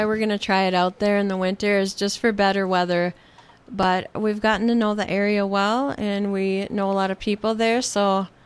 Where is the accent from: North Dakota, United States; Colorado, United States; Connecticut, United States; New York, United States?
North Dakota, United States; North Dakota is where I'm from.